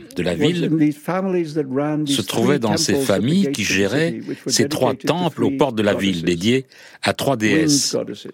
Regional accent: Bombay, Maharashtra, India; now in United Kingdom; j'étais très heureux en grandissant à Bombay.

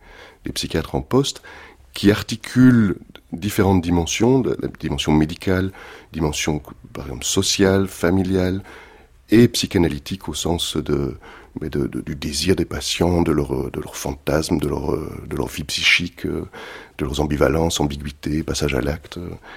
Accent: Belgium; Donc, je suis belge

